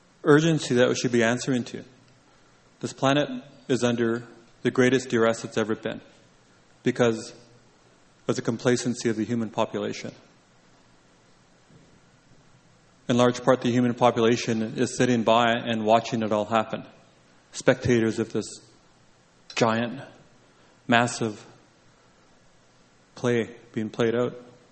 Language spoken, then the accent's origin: English; British Columbia, Canada; I grew up in Wet'suwet'en territory with my grandparents